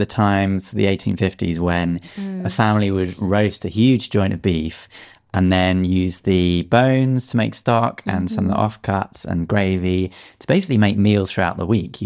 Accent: England, United Kingdom; As English people, we're known as roast beefs.

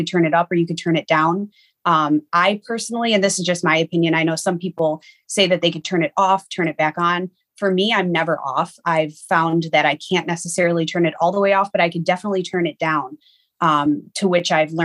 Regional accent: Niagara Falls, New York, United States; The area that I grew up in is very historic. I grew up in Niagara Falls, New York.

